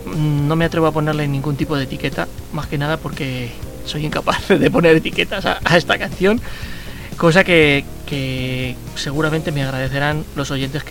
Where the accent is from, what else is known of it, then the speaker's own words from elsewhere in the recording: Spain; yo soy español, pero no, de corazón colombiano.